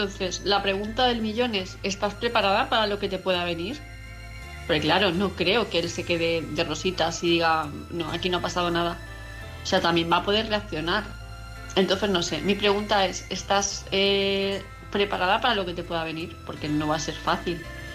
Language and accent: Spanish; Palma, Balearic Islands, Spain; de Palma de Mallorca.